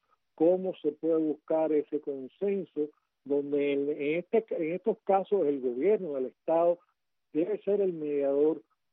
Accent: Cuba; nosotros los cubanos

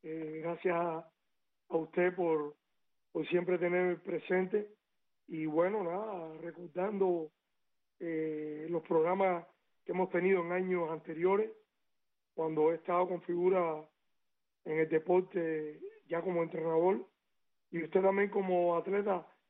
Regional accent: Havana, Cuba; also born or lived in Minas de Matambre; hasta que mi papá decide ir para La Habana con mi mamá y me crié en La Habana, pero mi sangre es pinareña.

